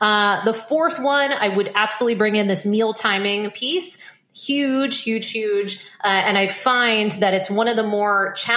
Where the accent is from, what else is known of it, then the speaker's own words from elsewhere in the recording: Maine, United States; also born or lived in New York; and I'm from Maine, lived in New York for over a decade.